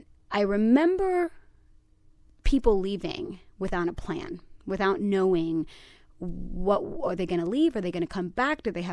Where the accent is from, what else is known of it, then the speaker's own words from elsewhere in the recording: Corozal, Puerto Rico; But then you go into places like my hometown, Corozal. It's in the interior. It's up in the mountains. They don't have the resources that the big cities have.